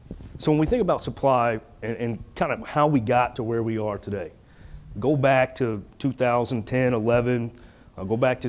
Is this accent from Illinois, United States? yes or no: no; Louisville, Kentucky, United States; I'm from Louisville, so I'm a big Louisville Cardinals fan